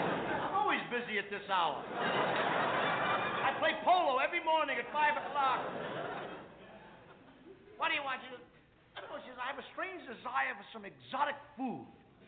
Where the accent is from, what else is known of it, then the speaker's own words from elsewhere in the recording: New York City, New York, United States; Now, I come from the Lower East Side of New York.